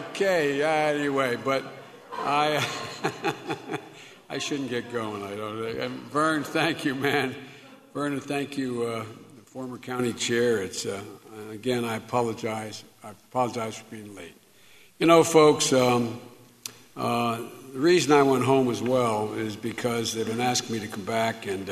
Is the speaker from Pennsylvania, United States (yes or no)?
yes; Scranton, Pennsylvania, United States; I went up to my hometown of Scranton, Pennsylvania, where I was born